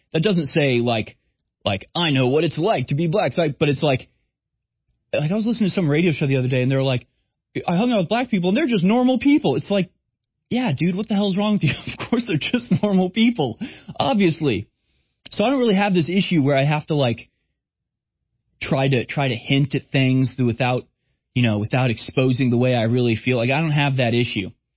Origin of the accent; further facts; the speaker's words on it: Houston, Texas, United States; But I grew up in Houston. I was never a majority in any school that I went to.